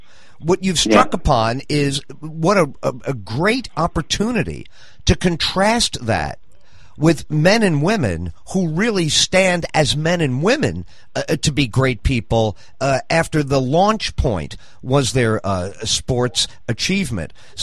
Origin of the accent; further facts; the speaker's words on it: New York City, New York, United States; because I come from New York City, home of the Rangers.